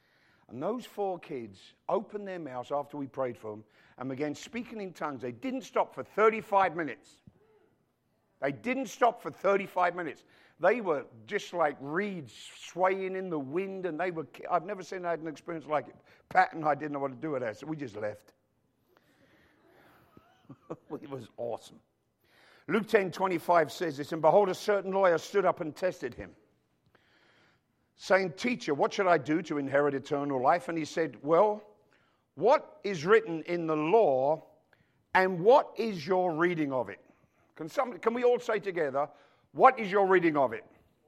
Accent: England, United Kingdom; I'm English

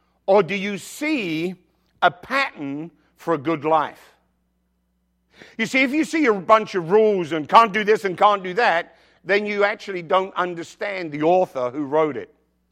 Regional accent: England, United Kingdom; Well, actually, I'm from England, and we don't play pool in England. We play snooker.

